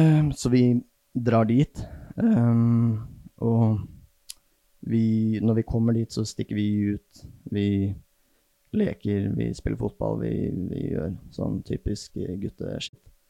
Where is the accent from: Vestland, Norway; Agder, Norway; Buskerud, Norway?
Buskerud, Norway; Vestfossen; now in Bø, Norway; Jo, så greier jeg at jeg vokste opp i Vestfossen, og jeg er oppvokst der med 10, så, eller vi er en søskenflokk på 10.